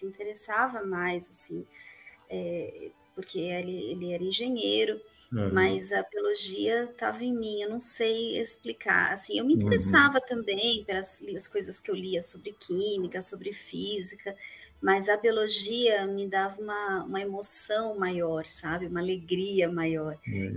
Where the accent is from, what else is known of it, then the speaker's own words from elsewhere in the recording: Santos, São Paulo, Brazil; moved away as an adult; Eu sou de Santos, do litoral de São Paulo. Fui criada na praia.